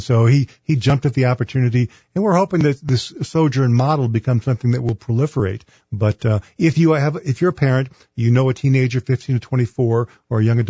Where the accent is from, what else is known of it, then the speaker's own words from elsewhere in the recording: Detroit, Michigan, United States; Hey, I'm from Detroit. I am Motown. Come on. Don't mess with me.